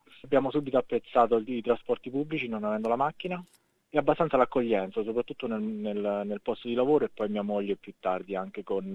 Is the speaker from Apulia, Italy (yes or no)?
no; Colleferro, Lazio, Italy; now in Australia; Sono di Colleferro, che è un paesino sotto Roma. Ho 34 anni